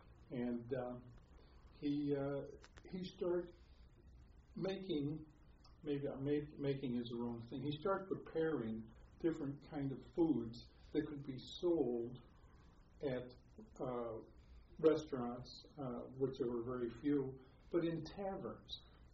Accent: St. Louis, Missouri, United States; Well, I was born in St. Louis, Missouri, April of 1924, and spent my entire life here.

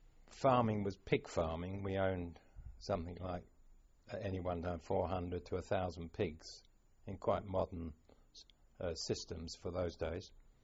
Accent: Heston, London, United Kingdom; growing up in Heston, I went to the local... I couldn't go into the local Heston Junior School because they were full up.

